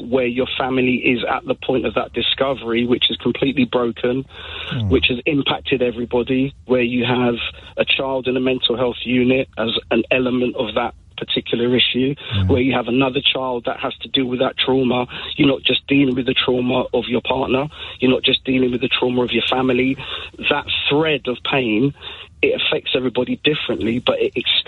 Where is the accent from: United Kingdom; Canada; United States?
United Kingdom; Nottingham, East Midlands; I'm a dad from Nottingham